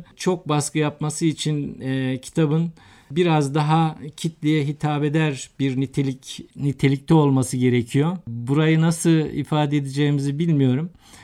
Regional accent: Konya, Turkey; ben Konyalıyım.

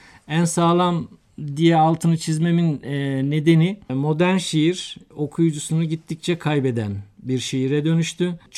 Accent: Konya, Turkey; ben Konyalıyım.

